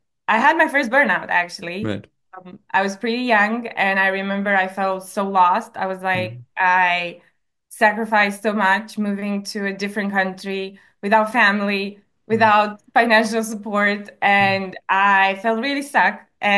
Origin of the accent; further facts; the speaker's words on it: Romania; English is a second language; moved away as an adult; now in London, United Kingdom; I'm from Romania. I was raised and I was born and raised in Romania. I moved to London when I was 19 to become a pilot.